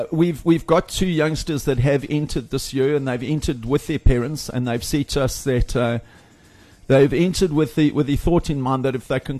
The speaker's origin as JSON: {"language": "English", "town": "Port Shepstone", "region": "KwaZulu-Natal", "country": "South Africa", "tie": "born or raised there", "said": "So we left from Port Shepson, which is my hometown, and we rode 7 days down to Langebaan."}